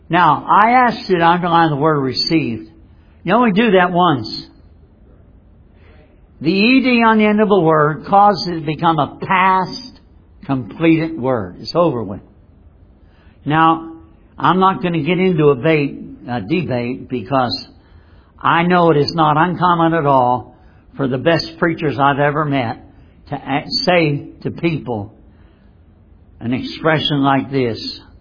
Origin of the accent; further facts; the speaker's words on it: United States; born there; In my case, I was born in America.